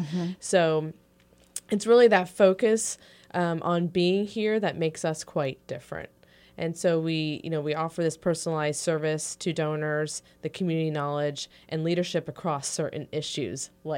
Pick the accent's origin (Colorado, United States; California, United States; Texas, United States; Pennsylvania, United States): Pennsylvania, United States; Bethlehem; So my background is I grew up in Bethlehem and attended Lehigh University. And upon graduation, I moved away and then eventually found my way back to Lehigh Valley, as many of us do.